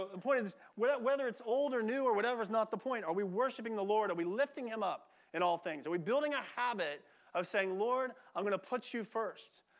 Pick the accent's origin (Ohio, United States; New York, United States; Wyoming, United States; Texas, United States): Texas, United States; Austin; I come from Austin, or from Williamson County, so I love that if you go to Starbucks